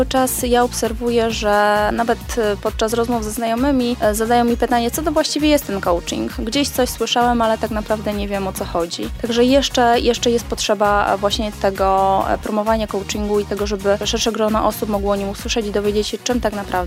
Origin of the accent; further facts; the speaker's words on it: Kielce, Świętokrzyskie Voivodeship, Poland; bo my jesteśmy z Kielc.